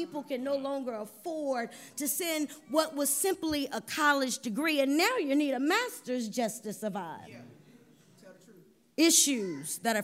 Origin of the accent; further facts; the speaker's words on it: the South, United States; I'm from the South, so I have to say that I look forward to Thanksgiving and chitlins.